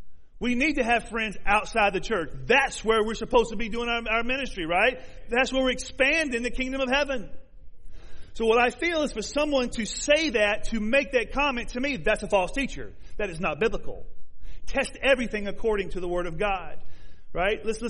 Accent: the South, United States; I grew up in the South. I promise you that is the way Southerners act.

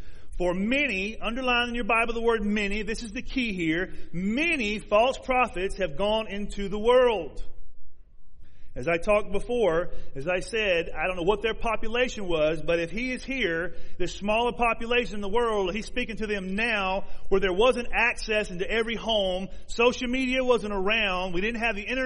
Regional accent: the South, United States; I grew up in the South. I promise you that is the way Southerners act.

